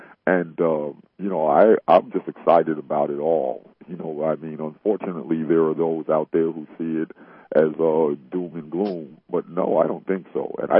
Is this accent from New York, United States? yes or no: yes; New York, United States; Well, being a New Yorker myself, I think, you know, at this stage in the game, Patricia, I look at that as they possibly did the correct thing